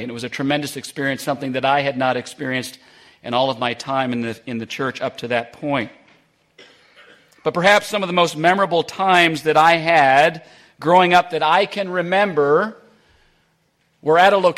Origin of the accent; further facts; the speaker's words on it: Canada; I spent the first 21 years of my life in Canada, growing up in Canada. My father was a pastor in Canada for 20 plus years.